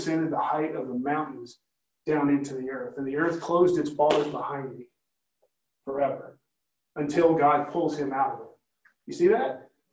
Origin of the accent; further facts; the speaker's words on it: New York, United States; accent: New York; But, yeah, I'll leave my New York accent.